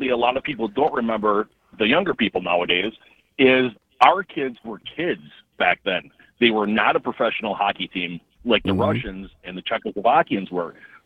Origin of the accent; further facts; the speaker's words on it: Eagle River, Alaska, United States; Yes, I grew up in Eagle River, on top of it.